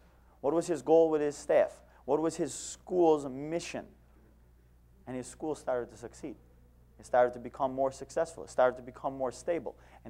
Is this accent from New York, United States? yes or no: yes; Buffalo, New York, United States; I am from Buffalo, New York